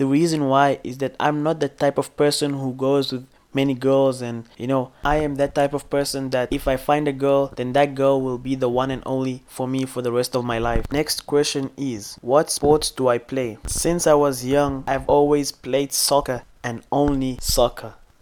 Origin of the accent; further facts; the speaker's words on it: Tebessa, Tébessa Province, Algeria; I am from Tebessa, Algeria, and I'm 19 years old.